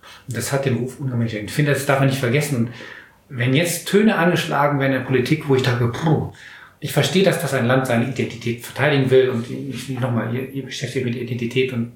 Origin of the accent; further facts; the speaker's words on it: Germany; now in Switzerland; als Kind, als Deutscher in der Schweiz fühlt man sich schon, ist man ja auch fremd. Ist man Ausländer.